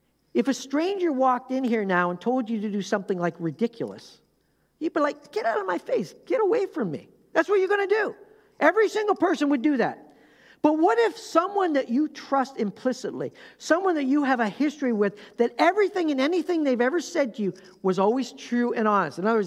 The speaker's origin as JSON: {"language": "English", "country": "Canada", "moved": "as an adult", "said": "Canadian background for that, all right? It's the Canadian's fault, all right? But the point is, you know, we moved from Canada down to here. It was about a 500-mile journey"}